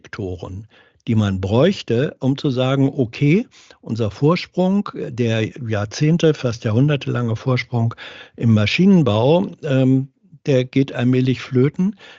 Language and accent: German; Hanover, Lower Saxony, Germany; Meine Heimatstadt ist Hannover.